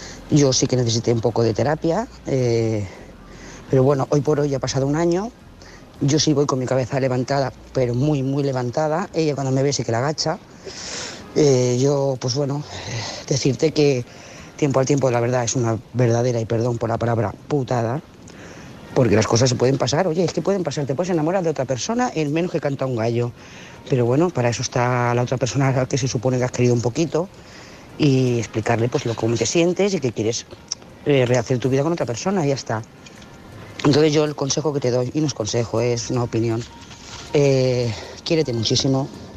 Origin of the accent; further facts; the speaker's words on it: Lloret de Mar, Catalonia, Spain; de Lloret de Mar